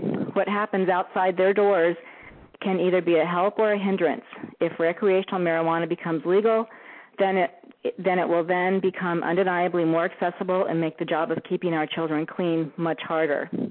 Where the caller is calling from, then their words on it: Kodiak, Alaska, United States; I'm calling from Kodiak.